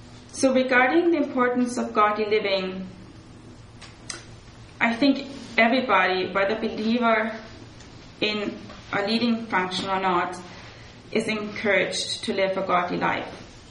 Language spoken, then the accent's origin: English; Augsburg, Bavaria, Germany; I was in my hometown and in Augsburg, Germany.